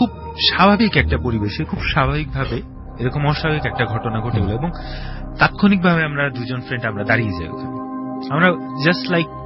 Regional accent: Tangail, Dhaka Division, Bangladesh; আমার বেড়ে ওঠা হচ্ছে টাঙ্গাইল শহরে, টাঙ্গাইলে। সো একটা মফস্বল শহরে বড় হওয়ার ফলে আমি শহুরে এবং গ্রামীণ দুটো জীবনের টেস্টই পেয়েছি

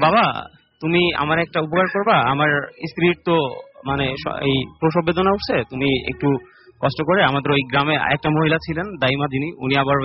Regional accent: Barisal, Barisal Division, Bangladesh; আমি এসেছি বরিশাল থেকে।

